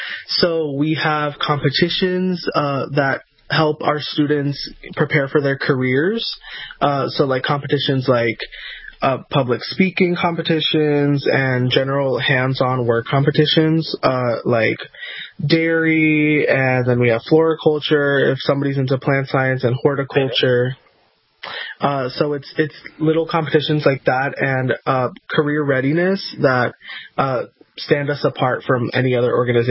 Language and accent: English; Queens, New York, United States; So I'm from New York City. I'm from Queens.